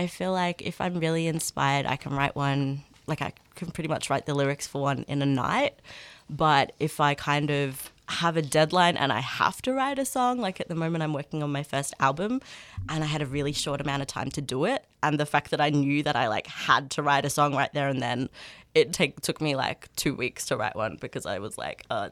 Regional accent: Melbourne, Victoria, Australia; also born or lived in Northern England; Aboriginal and English, and I grew up in England. My mum's from England, so I grew up kind of moving from Melbourne to Northern England, back to Melbourne, back to Northern England, back to Melbourne. I moved around a lot

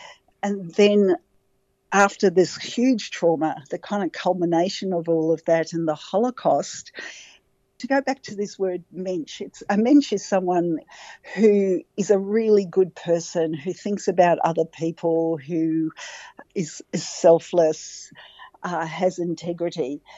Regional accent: Australia; even though I grew up in Australia, there was this sense of we're safe because we've got Israel. There was also a sense that we're safe because we're in this great place, Australia. That's like the other end of the world

